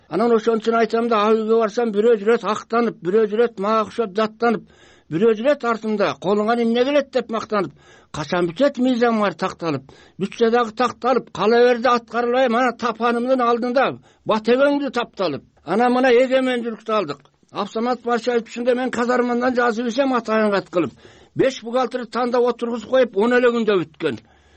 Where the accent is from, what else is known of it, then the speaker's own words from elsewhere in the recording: Toguz-Toro, Jalal-Abad Region, Kyrgyzstan; Мен Тогуз Тородон келгем. … Тогуз Тородо Сарыбулуң айыл өкмөтүндө жашайм.